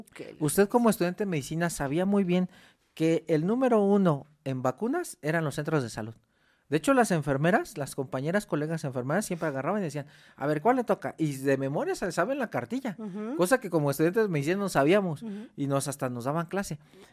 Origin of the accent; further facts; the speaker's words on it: Mexico; al momento de que se nos hace a nosotros como mexicanos la prueba de la tuberculina